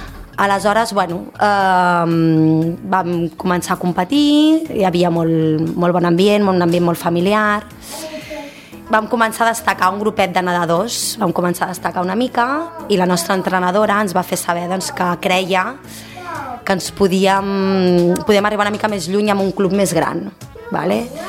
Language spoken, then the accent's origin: Catalan; Cardedeu, Catalonia, Spain; Jo soc de Cardedeu.